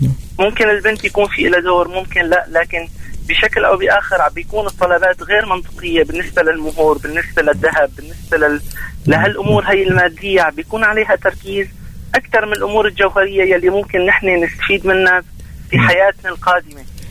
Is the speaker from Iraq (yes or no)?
no; Aleppo, Aleppo Governorate, Syria; أنه أنا من حلب، لأني أمور الزواج عنا بحلب بشكل أو بآخر عم تكون كتير كتير فيها صعوبة